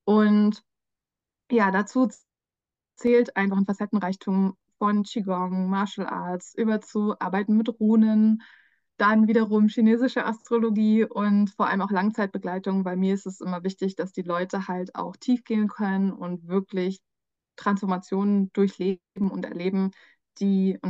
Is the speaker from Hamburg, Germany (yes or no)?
yes; Hamburg, Germany; Ich komme ursprünglich eigentlich aus Hamburg. Also ich bin in Norden geboren und ich habe auch sehr viele nordische, skandinavische Wurzeln. Neben ein paar anderen asiatischen Wurzeln und was mein Lebensbaum so hergibt.